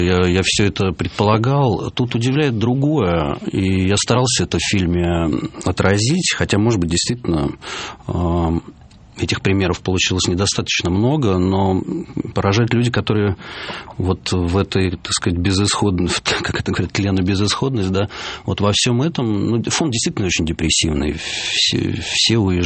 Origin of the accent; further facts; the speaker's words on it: Moscow, Russia; Владимир Владимирович, мы москвичи, живем в другом государстве.